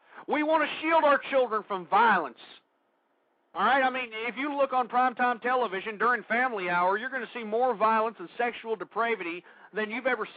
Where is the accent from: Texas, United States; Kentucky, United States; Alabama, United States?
Texas, United States; She serves out here in Texas, and I'm from Texas, okay?